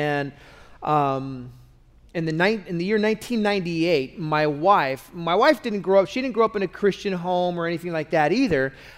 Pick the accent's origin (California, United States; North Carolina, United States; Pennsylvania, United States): California, United States; I'm not even from Orange County. I grew up and was born and raised in Los Angeles County.